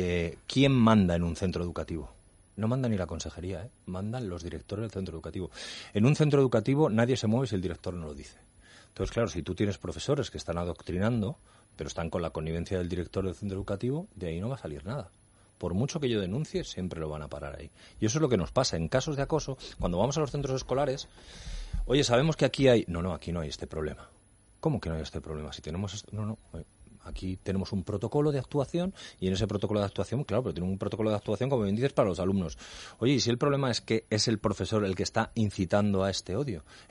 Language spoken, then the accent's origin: Spanish; Madrid, Community of Madrid, Spain; gracias a que yo soy madrileño y he viajado